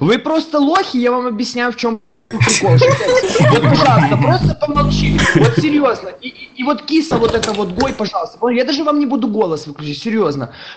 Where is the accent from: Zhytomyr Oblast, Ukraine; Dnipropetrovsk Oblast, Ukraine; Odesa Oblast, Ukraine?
Odesa Oblast, Ukraine; Odesa; Я одессит, ебать, понимаешь?